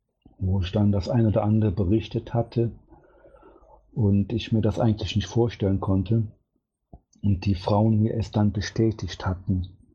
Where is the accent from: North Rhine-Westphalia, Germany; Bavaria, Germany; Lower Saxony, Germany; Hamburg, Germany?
North Rhine-Westphalia, Germany; Cologne; accent: Cologne; der hatte sogar unseren Kölner Dialekt angenommen, und ich bin eine Kölsche Jung